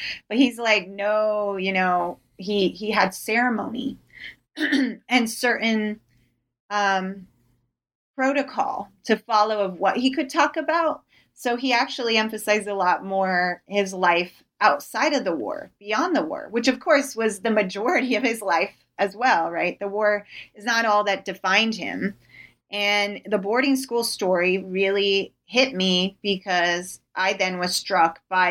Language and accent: English; Maryland, United States; also born or lived in Tuba City, Arizona; I mostly had my schooling in Maryland, in Montgomery County. It's the Washington, D.C. metropolitan area.